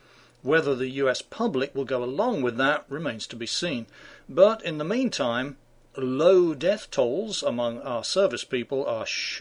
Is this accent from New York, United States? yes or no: yes; New York, United States; Perhaps we should ask the governor of my home state, Elliot Spitzer.